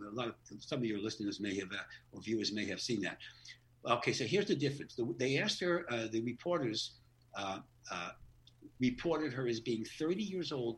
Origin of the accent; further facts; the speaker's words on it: New York City, New York, United States; I'm from New York. I have a different attitude. Okay. New York City specifically.